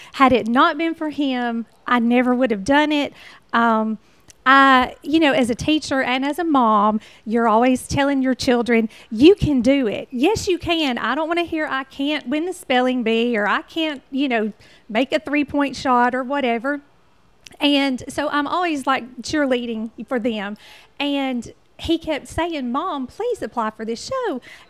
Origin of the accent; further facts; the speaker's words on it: Holly Pond, Alabama, United States; Absolutely. That's where I went to school. I've never lived anywhere else.